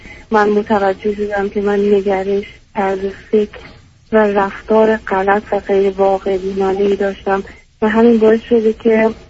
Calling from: Sweden

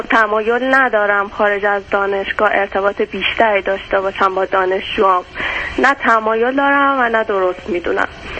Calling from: Iran; از ایرانم تماس میگیرم

